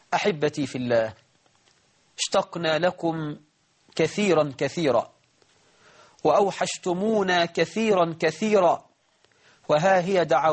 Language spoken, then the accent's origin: Arabic; Egypt; اللهم اجعل بلدنا مصر آمنة مطمئنة